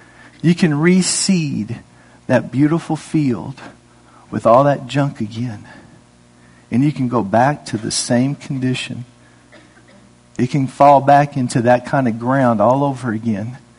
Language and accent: English; Indiana, United States; because I grew up in Indiana, as I said the other day.